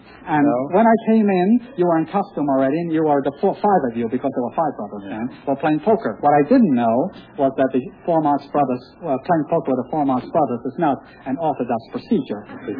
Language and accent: English; Mackay, Queensland, Australia; Well, we're from Mackay, North Queensland, Australia.